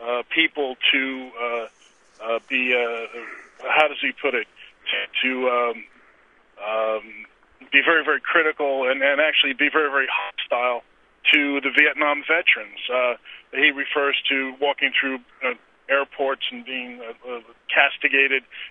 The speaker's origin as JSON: {"language": "English", "region": "Pennsylvania", "country": "United States", "said": "I'm from the Lehigh Valley, and the newspapers have been rife with letters to the editor"}